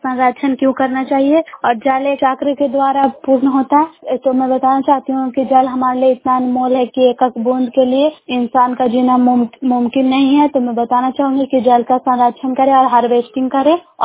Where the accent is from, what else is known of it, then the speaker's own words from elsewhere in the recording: Bairiganj, Bihar, India; ग्राम बैरीगंज post Makrata जय नालंदा की निवासी हूँ